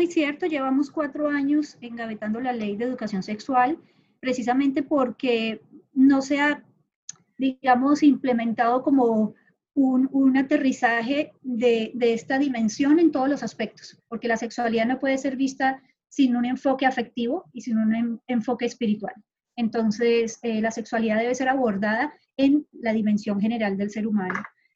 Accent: Colombia; also born or lived in Honduras; now in Panama; salí hace mucho rato de Colombia, yo soy de Colombia, entonces estuve como unos años viviendo en Honduras, otros llevo acá pues ya 11 años en Panamá.

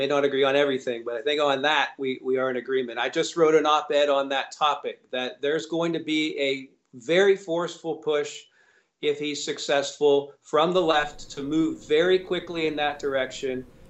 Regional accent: Pennsylvania, United States; I'm from Pennsylvania, as you know. I know that part of the country pretty well.

